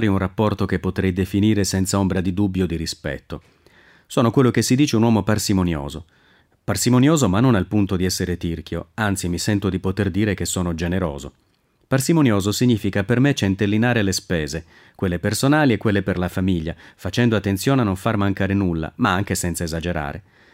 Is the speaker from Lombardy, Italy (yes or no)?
yes; Lecco, Lombardy, Italy; born there; Ho cominciato la mia attività sportiva con il nuoto, a Lecco, mia città natale.